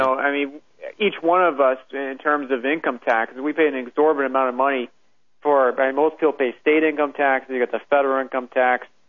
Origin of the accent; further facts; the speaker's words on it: United States; we as American people, I mean, we've been completely had.